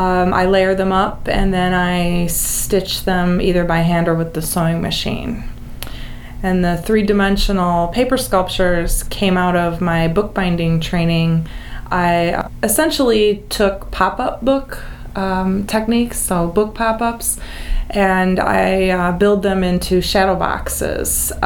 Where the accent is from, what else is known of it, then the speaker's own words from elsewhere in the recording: Indiana, United States; I grew up in Lake County, Indiana, northern Indiana, and there.